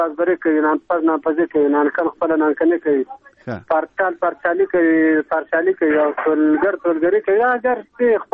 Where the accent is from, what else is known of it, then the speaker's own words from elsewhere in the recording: Ghazni, Afghanistan; زه د غزنی ولایت یم، د اندړو د ولسوالۍ یم، یادی ګډولو د کلي یم.